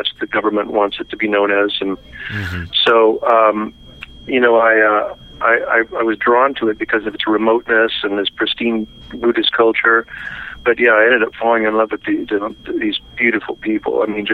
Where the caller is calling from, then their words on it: Huntington Beach, California, United States; Huntington Beach.